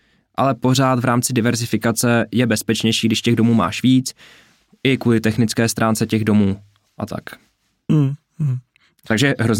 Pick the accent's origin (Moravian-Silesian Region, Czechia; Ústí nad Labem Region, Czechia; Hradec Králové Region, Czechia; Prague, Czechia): Hradec Králové Region, Czechia; Hradec Králové; když já jsem z Hradce a ten byt není v Hradci, ale je třeba u Náchoda